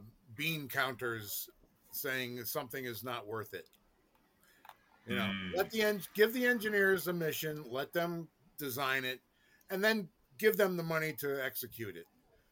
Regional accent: New England, United States; Well, I grew up in New England, so it would be a grinder, which is the proper name for a sub or a hoagie

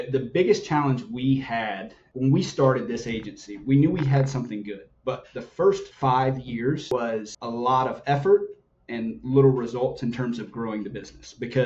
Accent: North Carolina, United States; now in West Palm Beach, United States; currently in West Palm Beach, Florida, born and raised in North Carolina, what I like to call the heartland of power sports.

